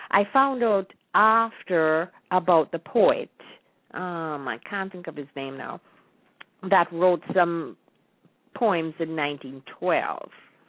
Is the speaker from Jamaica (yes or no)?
yes; Jamaica; the remnants of which we lived, at least I did, when I was growing up in Jamaica in the 30s and 40s.